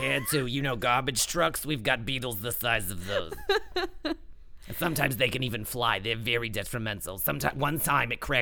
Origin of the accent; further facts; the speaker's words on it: Long Island, New York, United States; accent: New York; now in New York City, United States; as if they couldn't tell by my lovely New York accent. I'm from Long Island originally, but I live in the city.